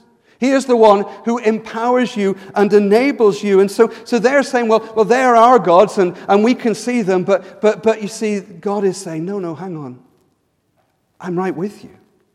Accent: United Kingdom; Now, we're British. That's never going to happen here, really, is it?

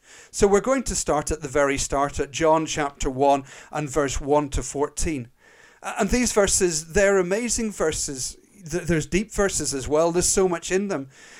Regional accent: Northern Ireland, United Kingdom; as you can probably just about tell from my accent, I was brought up in Northern Ireland.

